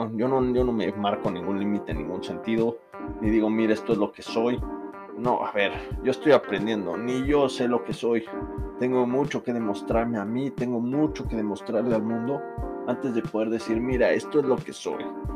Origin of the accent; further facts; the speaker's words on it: Mexico City, Mexico; now in Amsterdam, Netherlands; soy un emprendedor de la Ciudad de México, aquí reportándoles desde la ciudad de Ámsterdam, Países Bajos, en Europa.